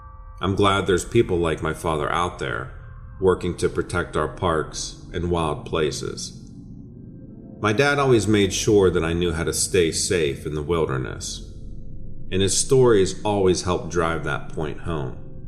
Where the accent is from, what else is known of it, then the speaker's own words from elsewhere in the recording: Graham, Washington, United States; I grew up in Graham, Washington, a small town just southeast of Tacoma.